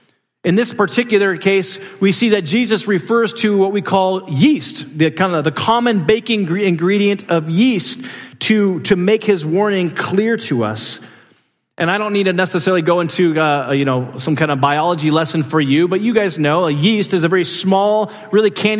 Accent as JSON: {"language": "English", "region": "Alaska", "country": "United States", "tie": "born or raised there", "said": "I grew up in Alaska, and so it's very dry there, but living in the Northwest, like Washington or Oregon"}